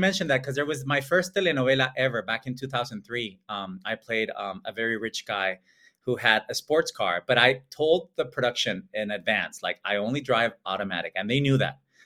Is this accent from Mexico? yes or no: yes; Monterrey, Nuevo León, Mexico; My hometown, yay.